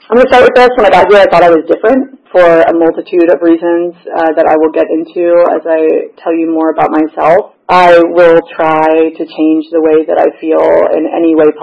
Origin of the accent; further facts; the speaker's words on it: Georgia, United States; I grew up in Gwinnett, full house. There were four kids.